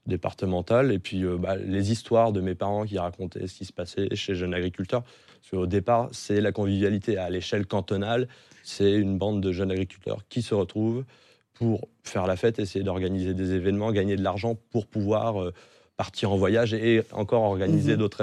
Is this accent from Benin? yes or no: no; Auxerre, Bourgogne-Franche-Comté, France; born there; mon père est né à la ferme, mais moi je suis né à Auxerre, donc en ville.